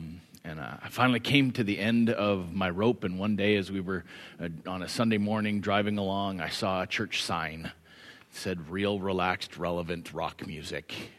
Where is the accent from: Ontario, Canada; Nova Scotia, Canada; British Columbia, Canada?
British Columbia, Canada; Cranbrook; I am from Cranbrook, BC.